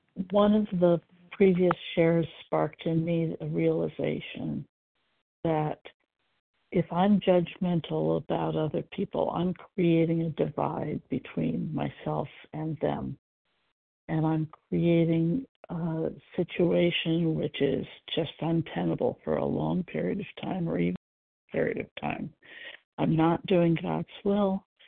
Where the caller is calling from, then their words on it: Oregon, United States; I'm calling from Oregon.